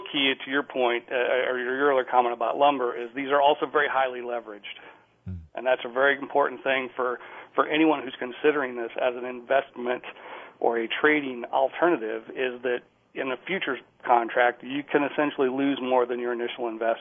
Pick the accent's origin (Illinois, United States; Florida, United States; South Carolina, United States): Illinois, United States; Chicago; I grew up in Chicago, and so that's where I got my experience.